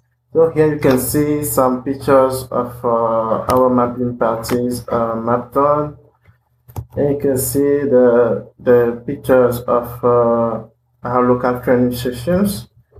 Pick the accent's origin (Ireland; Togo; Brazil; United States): Togo; I come from Togo.